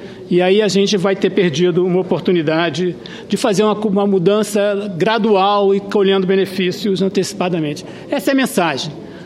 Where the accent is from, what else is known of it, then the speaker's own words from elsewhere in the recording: Rio de Janeiro, Brazil; born there; estados como Rio de Janeiro, por exemplo, meu estado natal.